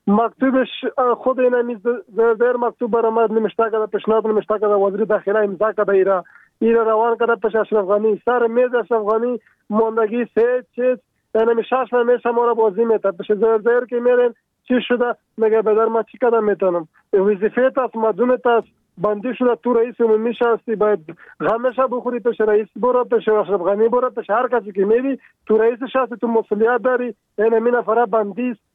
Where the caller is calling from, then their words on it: Paktika, Afghanistan; از ویدار از کابل تماس گرفتیم. ولایت ما پکتیکا است. 40 سال میشه نمینجا در منطقه در دولمان زندگی میکنیم.